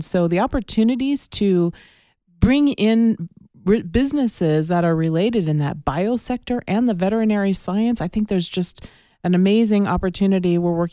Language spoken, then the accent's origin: English; Tucson, Arizona, United States; This is my hometown. I grew up here in Tucson.